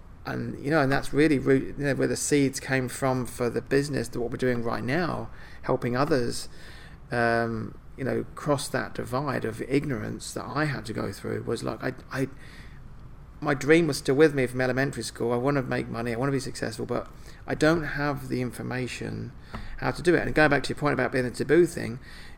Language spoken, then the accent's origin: English; London, United Kingdom; I was born and raised in London, so I've been around people that would work in the City of London stock market.